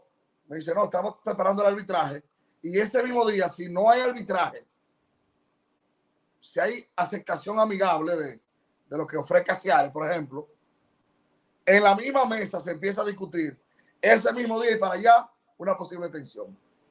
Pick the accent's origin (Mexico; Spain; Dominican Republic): Dominican Republic; uno como latino, como dominicano, nos sentimos felices